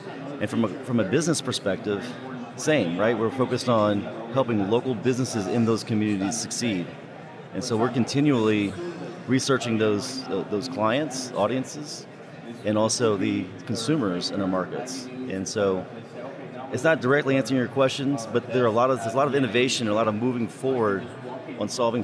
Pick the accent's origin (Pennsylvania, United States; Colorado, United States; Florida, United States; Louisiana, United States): Louisiana, United States; New Orleans; I'm from New Orleans and started in Baton Rouge Radio, New Orleans Radio.